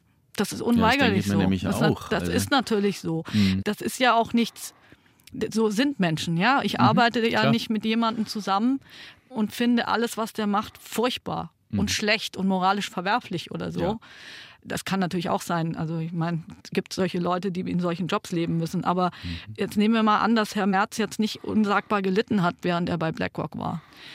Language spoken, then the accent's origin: German; Baden-Württemberg, Germany; ich bin Schwäbin, das muss man schon sagen. Wir sind Tüftler.